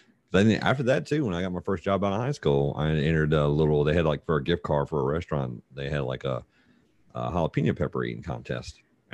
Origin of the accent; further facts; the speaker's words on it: the South, United States; accent: Southern; Like, I even cleaned up my accent, but I'm still, you know, I still get, you know, pointed out time for my Southern accent.